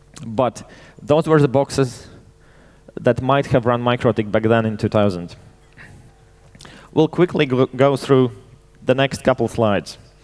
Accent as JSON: {"language": "English", "country": "Latvia", "said": "By the way, MicroTik are a Latvian company. I come from Latvia. They are also a Latvian company."}